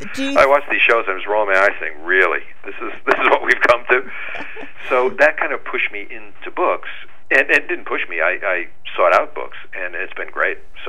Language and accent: English; Connecticut, United States; it was based on a very real incident that happened in my hometown in Connecticut.